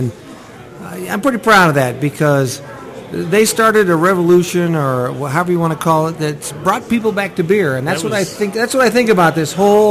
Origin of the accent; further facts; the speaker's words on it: Ukiah, California, United States; And I grew up in Ukiah